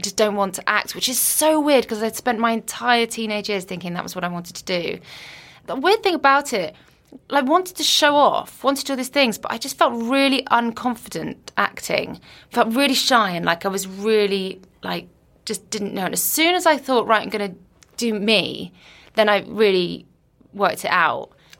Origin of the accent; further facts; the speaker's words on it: Guernsey; also born or lived in Liverpool; now in London, United Kingdom; I was brought up on Guernsey. Then I went to Liverpool.